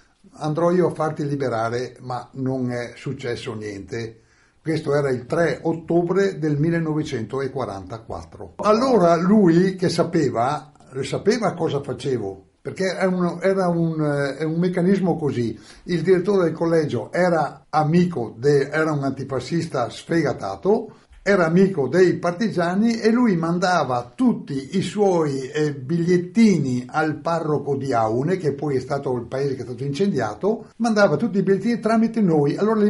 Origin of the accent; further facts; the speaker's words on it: Feltre, Veneto, Italy; Sono nato a Feltre il 26 dicembre del 1927, quindi nel 1944, quando mi ero arrestato, avevo ancora 16 anni.